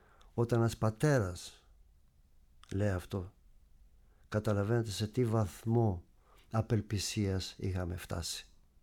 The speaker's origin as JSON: {"language": "Greek", "town": "Molaoi", "region": "Peloponnese", "country": "Greece", "tie": "born or raised there", "said": "όταν το χωριό μου, η Μολάη, αποφάσισαν να δώσουν το όνομά μου"}